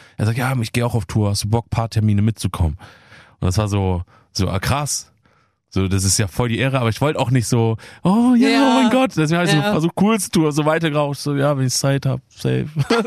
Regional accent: Hamburg, Germany; Aber in Hamburg verbinde ich viel und natürlich, ich spiele in meiner Heimatstadt

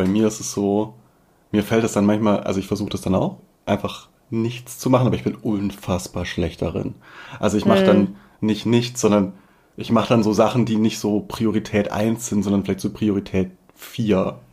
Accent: Tübingen, Baden-Württemberg, Germany; born there; now in Berlin, Germany; Also ich komme nicht direkt aus Stuttgart, bin in Tübingen geboren. Aber wir kommen beide aus dem Schwabenland, aus dem Süden und sind dann in Berlin oder im Berliner Umland aufgeschlagen.

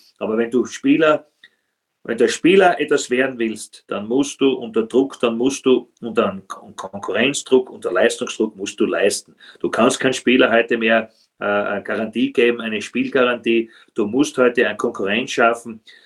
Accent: Hartberg, Styria, Austria; weil das ist aus meiner Heimat, muss ich sagen, Hartberg

